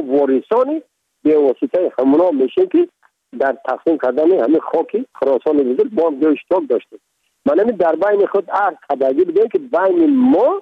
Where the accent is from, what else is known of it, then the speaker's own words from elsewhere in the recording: Tajikistan; من تاجیک هستم، تو هم تاجیک هستی، زبان منم تاجیک هست